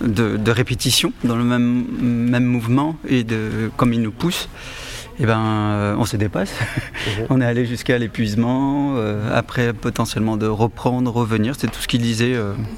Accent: Montbéliard, Bourgogne-Franche-Comté, France; Moi, je suis de Pays de Montbéliard.

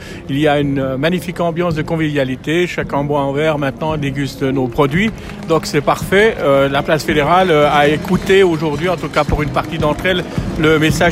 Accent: Moutier, Jura, Switzerland; ne connaissent pas exactement ce qui s'est passé chez nous à Moutier et dans le Jura.

